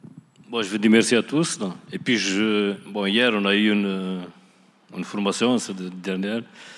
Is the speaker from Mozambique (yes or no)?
yes; Mozambique; c'est là que je viens, que moi je viens que, quand j'étais jeune à Mozambique.